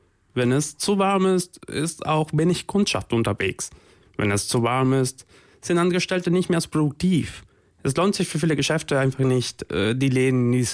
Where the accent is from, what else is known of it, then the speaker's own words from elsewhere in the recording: Spain; now in Germany; Ich komme zum Beispiel aus Spanien